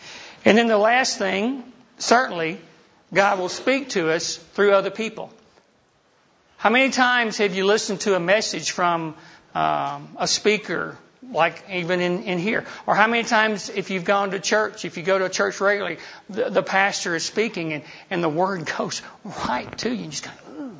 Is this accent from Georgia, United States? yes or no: yes; Georgia, United States; And what's interesting, y'all, I'm from Georgia. Anybody know what the plural of y'all is? All y'all.